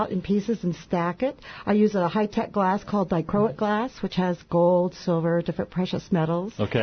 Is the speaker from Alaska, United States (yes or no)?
yes; Anchorage, Alaska, United States; Well, I've been doing shows up in Anchorage. I'm originally from Anchorage